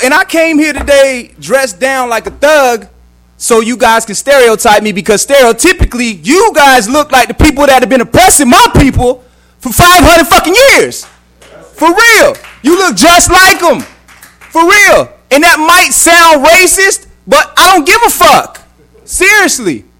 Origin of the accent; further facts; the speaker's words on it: South Carolina, United States; I'm not even from here. I'm from South Carolina, and I don't know if you guys know, if you follow the news, homelessness is illegal there.